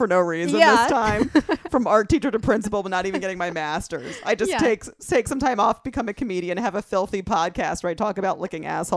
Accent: the South, United States; accent: Southern; finally, my Southern accent works here.

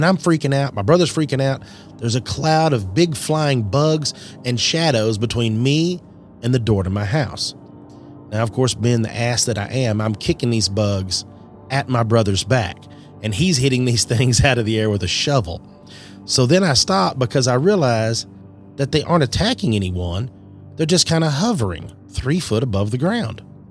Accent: Texas, United States; I had a dog when I was a child, when I grew up out in West Texas

